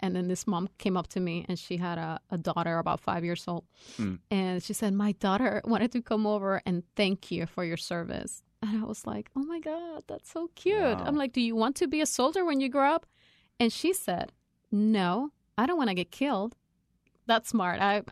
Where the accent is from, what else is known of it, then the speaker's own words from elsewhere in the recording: Puerto Rico; born there; a Hispanic female in the Army and here in the States, you know, my perspective as a Latino, because I was born in Puerto Rico.